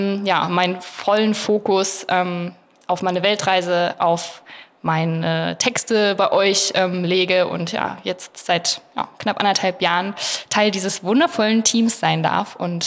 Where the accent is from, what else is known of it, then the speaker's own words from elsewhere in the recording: Lower Saxony, Germany; ich bin in Buxtehude aufgewachsen, also nicht mal in Buxtehude, aber da in der Nähe auf einem kleinen Dorf.